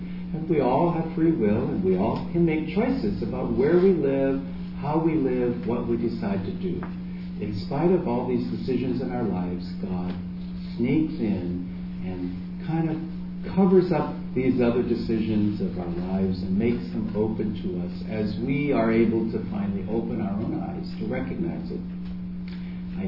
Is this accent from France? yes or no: no; San Francisco, California, United States; also born or lived in Boston, United States; growing up in the North Beach, where part of our daily life was people like Carol Doda, like Lawrence Ferlinghetti, like Phyllis Diller.